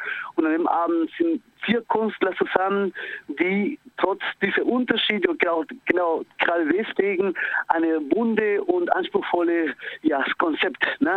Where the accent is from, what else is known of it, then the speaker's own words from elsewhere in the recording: Argentina; now in Germany; Also ich als Argentinier, der in Deutschland lebt